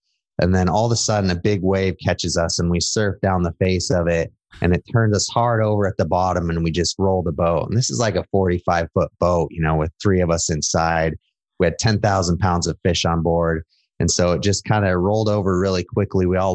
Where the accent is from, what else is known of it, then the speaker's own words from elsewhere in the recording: Alaska, United States; And so I actually was born and raised in Alaska, and my dad grew up fishing with his dad. Then I grew up fishing with my dad.